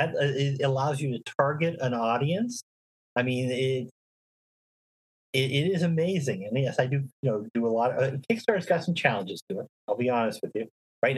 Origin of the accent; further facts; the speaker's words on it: Canada; Advantage of being Canadian.